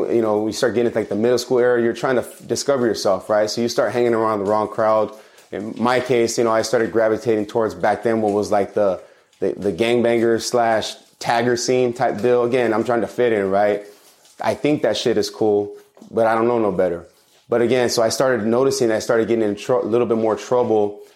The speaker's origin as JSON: {"language": "English", "town": "Pomona", "region": "California", "country": "United States", "tie": "born or raised there", "said": "Yeah, so born and raised in Pomona, California, which is, you know, not far from here, and grew up in a pretty warm household, supportive household, I would say."}